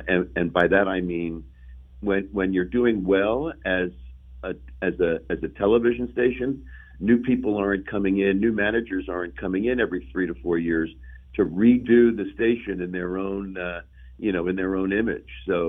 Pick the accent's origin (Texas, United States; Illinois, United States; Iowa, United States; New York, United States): New York, United States; New York City; now in Philadelphia, United States; I grew up in New York City. Going back to New York had absolutely no appeal to me. I love Philadelphia.